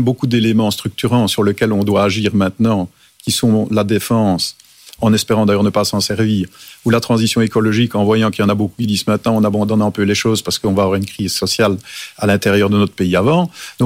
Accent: Wallonia, Belgium; plutôt la Wallonie, je suis wallon, que la Flandre

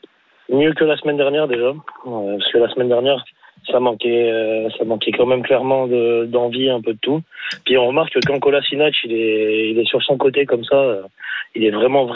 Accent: Valence, Auvergne-Rhône-Alpes, France; On rentre à Valence. On est de Valence.

